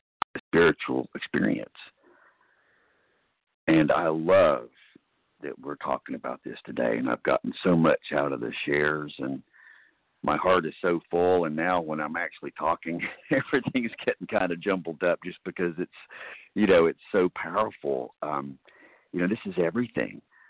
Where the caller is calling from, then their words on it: Cary, North Carolina, United States; I'm a recovered compulsive overeater, and I'm calling from Cary, North Carolina.